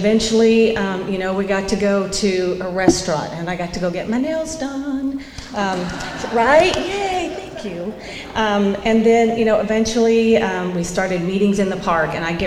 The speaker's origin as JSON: {"language": "English", "town": "Lubbock", "region": "Texas", "country": "United States", "lives_now": "Dallas, United States", "said": "I just moved back to Dallas. I'm from Texas. I'm from Lubbock, Texas, and I have been away for 23 years, and I just moved home 4 weeks ago"}